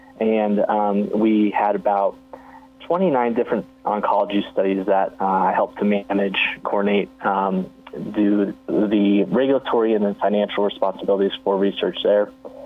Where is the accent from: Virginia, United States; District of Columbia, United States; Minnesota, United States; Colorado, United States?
Colorado, United States; Denver; Sure. I'm from Denver, Colorado.